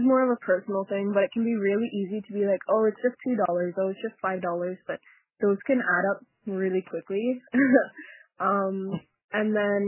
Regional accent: Baker Lake, Nunavut, Canada; I'm from Baker Lake.

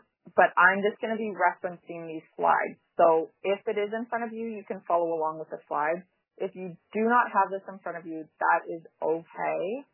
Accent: Yellowknife, Northwest Territories, Canada; I'm from Yellowknife.

